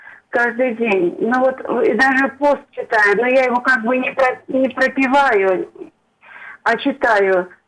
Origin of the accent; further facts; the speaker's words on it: Sverdlovsk Oblast, Russia; Я мужевера из Свердловской области.